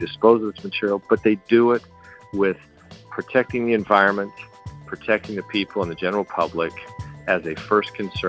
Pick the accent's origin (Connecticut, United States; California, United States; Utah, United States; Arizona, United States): Utah, United States; Moab; I mean, I've seen it when I grew up in Moab and Ken's Lake, which is on the outskirts